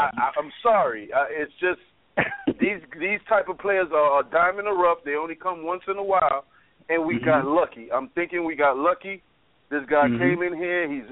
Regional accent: New York, United States; It's just being a New Yorker, you know? Best thing to be, you know?

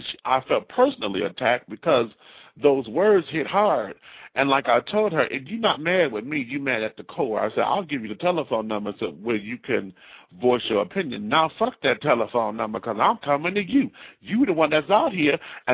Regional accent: Detroit, Michigan, United States; mind you, I'm from Detroit, and being back home, anybody who knows, you know, the Midwest and knows about snow and coldness and carrying on, Michigan is one of the worst.

